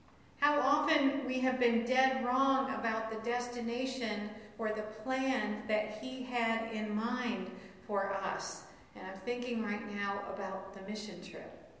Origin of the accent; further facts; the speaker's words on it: Michigan, United States; I grew up in Michigan around the Great Lakes.